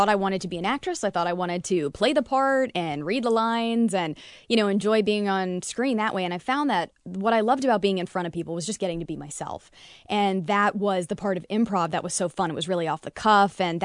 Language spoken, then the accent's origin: English; Wilmington, North Carolina, United States; from Wilmington, North Carolina